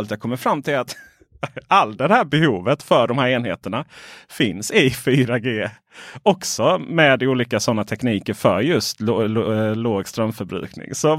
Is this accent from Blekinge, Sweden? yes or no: yes; Ronneby, Blekinge, Sweden; Ännu mindre om jag kom ut till hem till mitt där jag växte upp. Blekinge, Ronneby.